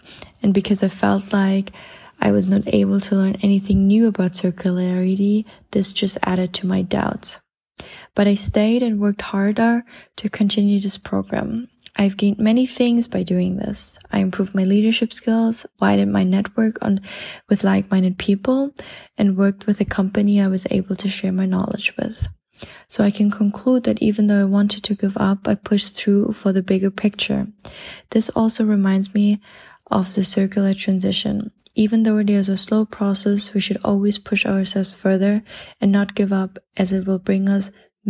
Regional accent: Germany; now in Amsterdam, Netherlands; from Germany and currently in my second year at the Amsterdam Fashion Institute.

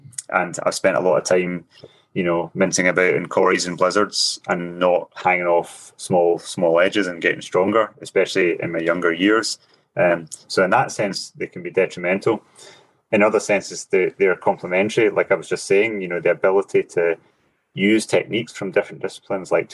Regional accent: Scotland, United Kingdom; I think I'm a product of the climbing culture I grew up in, you know, as a Scottish climber, with the mountains that we have and the climate that we have

